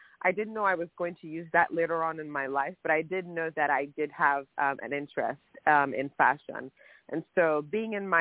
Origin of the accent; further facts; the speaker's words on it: Lagos, Nigeria; actually in Lagos, Nigeria. I was born and raised in Lagos, actually. I started modeling at the age of 14.